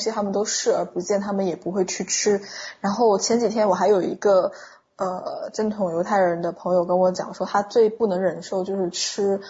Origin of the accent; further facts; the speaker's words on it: Guangdong, China; 这个有点像我的老家的这种感觉，就广东他们不是烤乳猪吗？